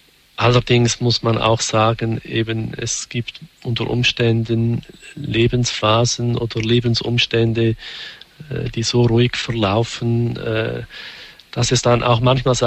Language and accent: German; Switzerland; Zum Beispiel bei uns in der Schweiz ist das Freitagsgebot so modifiziert